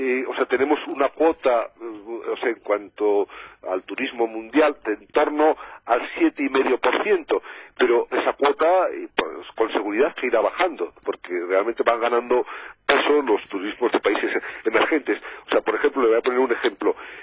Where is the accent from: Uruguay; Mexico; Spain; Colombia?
Spain; Sabemos que los españoles viajamos cada vez más al exterior.